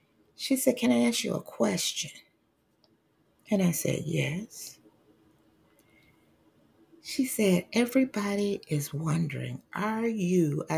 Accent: Highland Park, Michigan, United States; Where I grew up at in Highland Park, Michigan, they once had 3 hospitals.

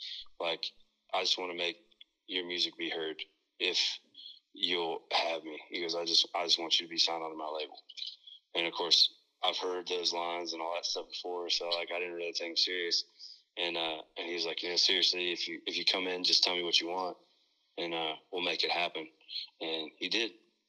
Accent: Kansas, United States; I grew up in Kansas for 6 years of my life

